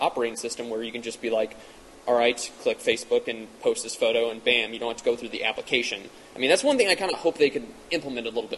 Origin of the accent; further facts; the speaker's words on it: Missouri, United States; a really big tornado system that came through like my home state of Missouri